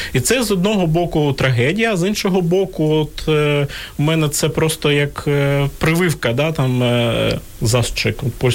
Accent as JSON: {"language": "Ukrainian", "region": "East Ukraine", "country": "Ukraine", "first_language": "ru", "second_language": "Ukrainian", "said": "Я східняк. Тобто, східніше не вигадаєш. Просто зовсім недалеко від російського кордону народився, от, в російськомовній родині і так далі."}